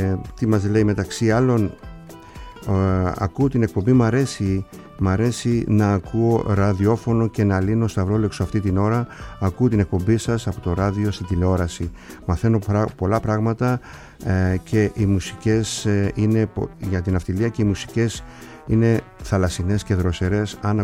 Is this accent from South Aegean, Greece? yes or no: yes; Kasos, South Aegean, Greece; χαιρετίσματα σε ναυτικούς από το νησί μου την Κάσο